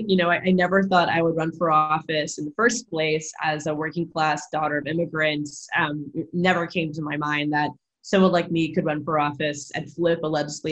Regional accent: Florida, United States; And I love this state. It's my home state.

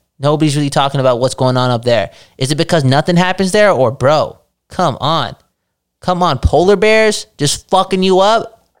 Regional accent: Canada; Look, buddy, I'm Canadian. I'm Canadian, so are you.

